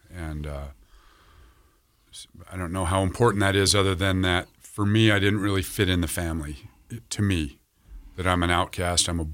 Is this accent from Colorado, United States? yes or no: no; Salt Lake City, Utah, United States; I grew up Jewish in Salt Lake City.